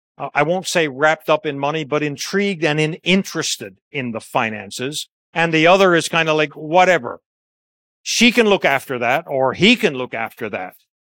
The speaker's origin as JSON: {"language": "English", "region": "Newfoundland and Labrador", "country": "Canada", "said": "and I'm from Newfoundland, so small community"}